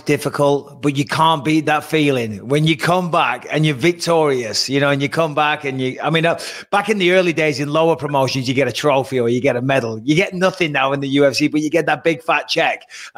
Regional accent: England, United Kingdom; now in United States; Well, I moved from England. Obviously, England doesn't get, it was -5 when I went back, but generally it's a little more mild than, Sweden and places like that.

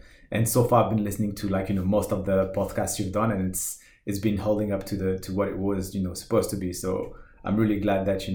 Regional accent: France; English is a second language; So I was born and raised in France. Have an older sister as well. She's born here as well. My parents come from Algeria, so they immigrated back.

